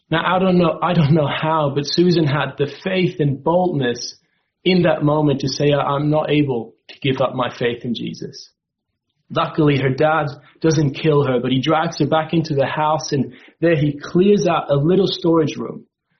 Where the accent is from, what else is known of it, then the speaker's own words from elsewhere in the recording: Switzerland; now in Australia; I grew up in Switzerland and have now been living in Australia for the last 7 years.